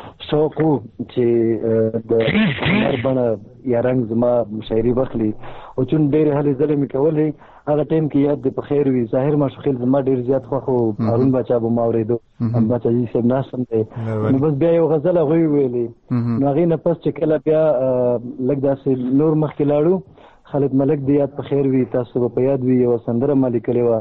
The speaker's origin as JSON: {"language": "Pashto", "region": "Khyber Pakhtunkhwa", "country": "Pakistan", "tie": "born or raised there", "said": "زما کور اوس هم په خیبر پختونخوا کې دی، چون زما پیدایش هلته شوی دی، ما تعلیم تربیه هغلته کړې ده."}